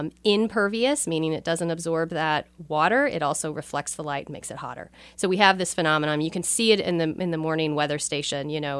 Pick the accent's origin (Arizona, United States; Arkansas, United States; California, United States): Arkansas, United States; I grew up in Northwest Arkansas with my toes in the dirt and on the rivers